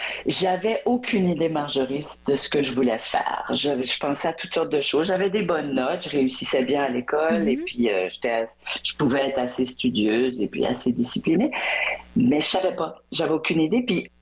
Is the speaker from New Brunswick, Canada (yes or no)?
yes; Dieppe, New Brunswick, Canada; also born or lived in Moncton; Et j'ai grandi à Moncton pour les 4 premières années. Puis ensuite, on a déménagé à ce qui s'appelait à l'époque Saint-Anselme, qui est maintenant Dieppe, qui est la ville à côté de Moncton, beaucoup plus francophone